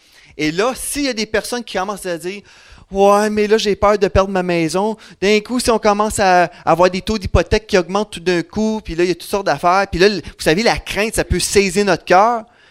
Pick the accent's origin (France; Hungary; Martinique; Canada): Canada; J'habite à Bromont, au Québec, au Canada, je suis Canadien